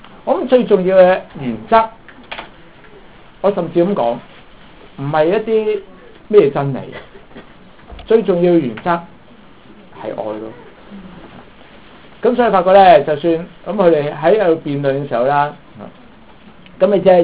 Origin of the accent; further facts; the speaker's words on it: China; 我都覺得幾醜嘅，即係我身為中國人咧